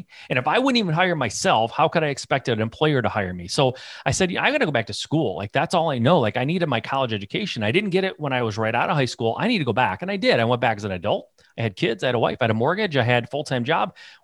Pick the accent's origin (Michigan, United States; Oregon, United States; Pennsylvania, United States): Michigan, United States; So I'm born and raised in Michigan, so I'm a Midwest kid. My family was automotive, blue collar, union mentality.